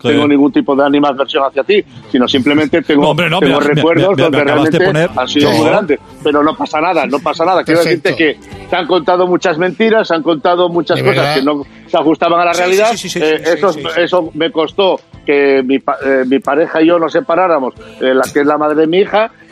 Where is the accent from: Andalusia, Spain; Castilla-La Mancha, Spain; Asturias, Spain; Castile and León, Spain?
Asturias, Spain; Gijón; moved away as an adult; now in Madrid, Spain; yo de Gijón a Madrid con 19 años. Con 19 años dejo mi ciudad natal para instalarme en Madrid, estudiar una carrera profesional, bueno, pues que ingeniería industrial, porque, bueno, yo tengo la cultura de un chaval que vive en una ciudad industrial